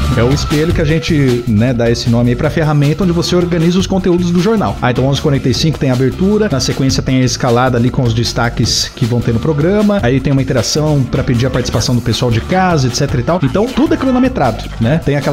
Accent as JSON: {"language": "Portuguese", "town": "Jaú", "region": "São Paulo", "country": "Brazil", "tie": "born or raised there", "said": "Sou nascido e criado em Jaú."}